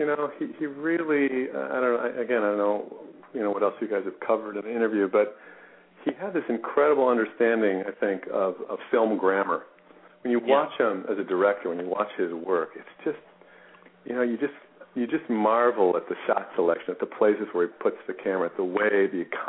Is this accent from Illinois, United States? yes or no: yes; Chicago, Illinois, United States; I grew up in Chicago, so I was a White Sox fan.